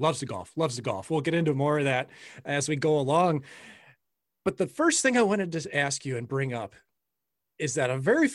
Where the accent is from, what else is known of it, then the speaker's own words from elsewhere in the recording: St. Louis, Missouri, United States; You know, for someone like myself growing up in St. Louis, and my dad was an off-ice official, my grandpa was. And so I saw all those games at the old Kiel Center.